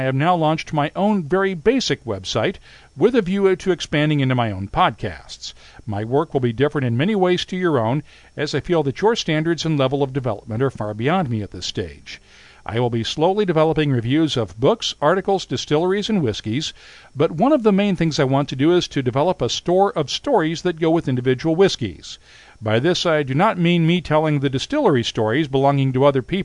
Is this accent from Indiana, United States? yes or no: yes; Indiana, United States; yes, I am from Indiana originally, but I didn't go to high school in Columbus. I went to Brown County High School, about 20 miles away in Nashville. And a quick shout-out now to the class of 1980.